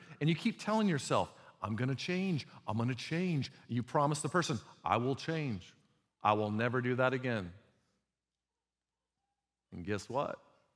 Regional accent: United States; As Americans, we're like, I'm an American. We fix things around here.

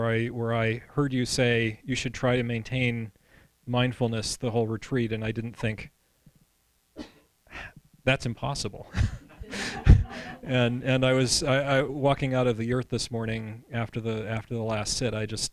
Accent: Vermont, United States; Yeah, so we're from Vermont. Maybe we're next farthest away.

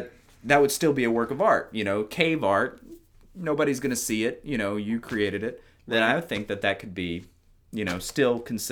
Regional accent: Louisiana, United States; So I'm also from Louisiana. My background is mainly in painting.

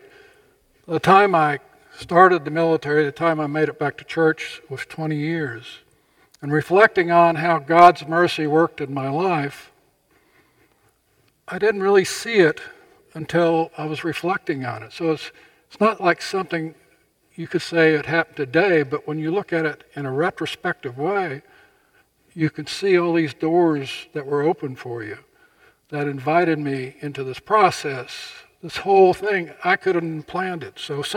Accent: Louisiana, United States; I grew up in Louisiana. I was a Southern Baptist.

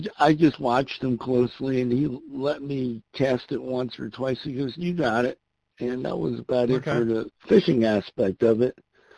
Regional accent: New Jersey, United States; Well, I grew up in New Jersey, not too far from the Musconetcong River

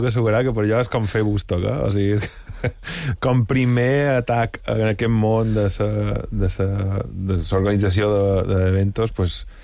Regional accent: Palma, Balearic Islands, Spain; jo vaig créixer aquí a Palma

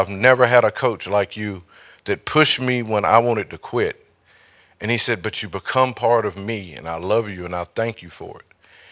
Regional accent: Eden, United States; I'm from Eden. We didn't have a big vocabulary.

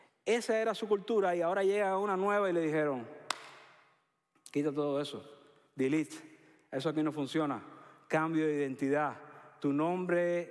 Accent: Cuba; Yo recuerdo en mi pueblo, yo soy de un pueblo pequeño en Cuba y había una iglesia pentecostal.

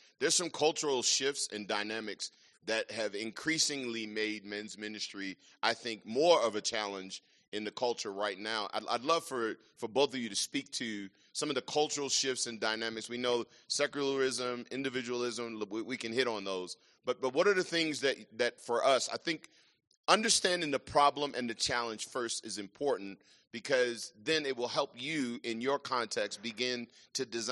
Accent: Baltimore, Maryland, United States; And so I grew up in Baltimore on the streets, pretty much East Baltimore.

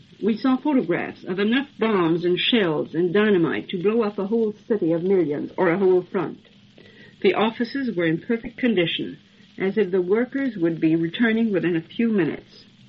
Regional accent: Chicago, Illinois, United States; While the Democratic Convention is getting underway in my hometown, Chicago

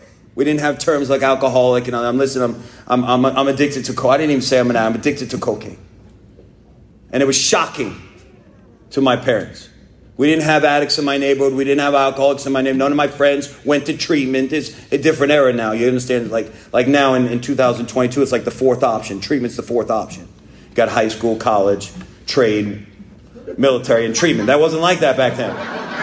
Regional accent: New York, United States; I'm from New York. We go down to Florida all the time.

